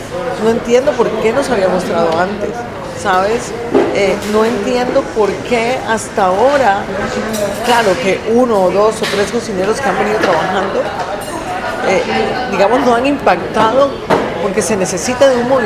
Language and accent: Spanish; Colombia; soy cocinera colombiana y además estoy muy feliz de estar aquí en Argentina